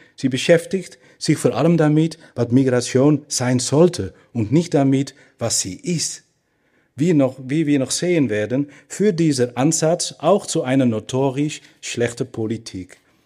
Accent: Netherlands; accent: Dutch; German is a second language

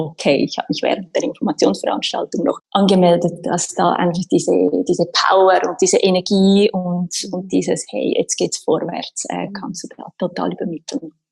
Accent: Winterthur, Zurich, Switzerland; Ich bin aus der Schweiz, aus Winterthur und ich habe zwei kleine Kinder

